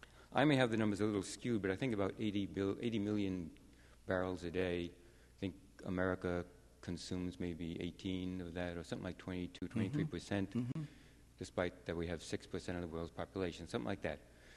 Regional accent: Damariscotta, Maine, United States; But I'm from Damariscotta, so hi, neighbor.

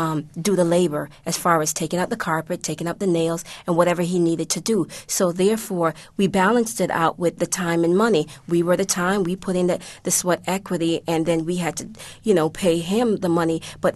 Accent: Hartford, Connecticut, United States; also born or lived in Jamaica; I grew up in Hartford, although I'm originally from Jamaica.

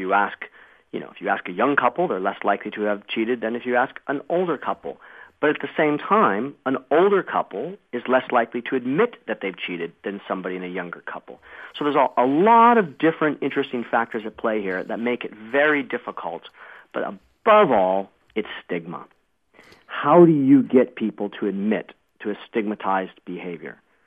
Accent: United States; now in England, United Kingdom; So although I'm American, I'm actually in England right now.

